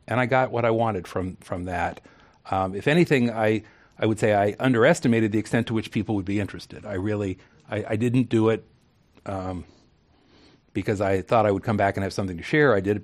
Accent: California, United States; as a Californian and as a Bay Area or Silicon Valley resident.

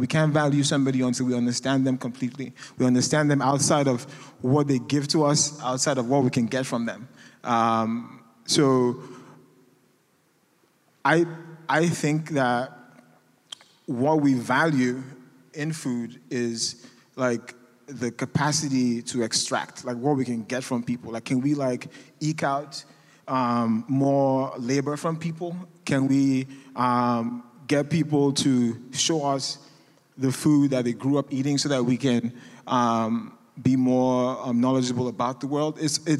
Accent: Nigeria; now in United States; Well, I'm an immigrant. I'm Nigerian. Currently, I'm undocumented. So I came in here as a student.

